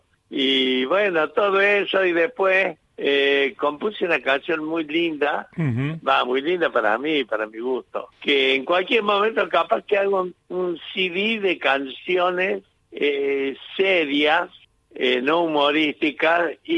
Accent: Córdoba, Argentina; me fui de Córdoba echado por negro y termino en USA de blanco.

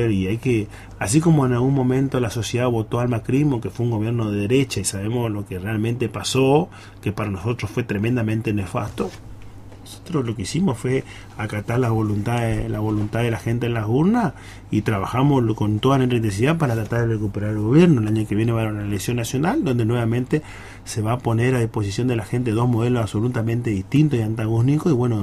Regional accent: Corrientes, Argentina; los libreros también somos correntinos

